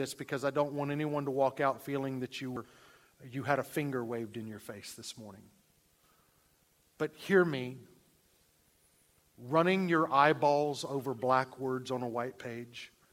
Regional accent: Atlanta, Georgia, United States; Sorry to say, one of the editors of that I grew up with in Atlanta.

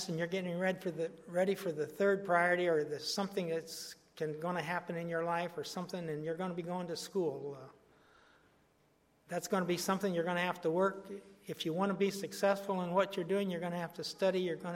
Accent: Ohio, United States; We came from Ohio. For 25 years, we went back to Ohio, to our roots, to be with our parents.

